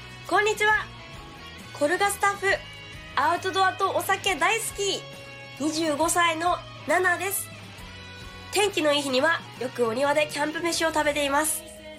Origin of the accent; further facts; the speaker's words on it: Koshiji, Niigata, Japan; 実は最近私の地元越路町で素敵なカメラマンさんに出会いました。